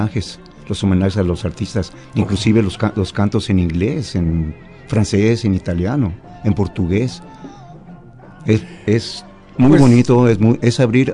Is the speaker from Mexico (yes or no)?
yes; Guadalajara, Jalisco, Mexico; 24 años. Vengo de Guadalajara, Aarón, exactamente. Me vine siguiendo a mi esposa.